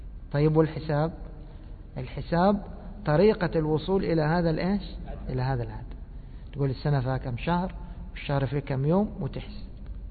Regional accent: Egypt; وإحنا نسميه عندنا في مصر إيش؟

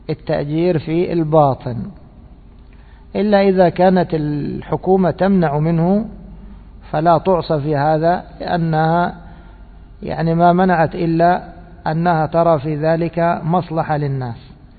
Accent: Egypt; يعني هذا معروف عندنا في مصر، دوما بتجد الترنشات يعني تابعة للبيت

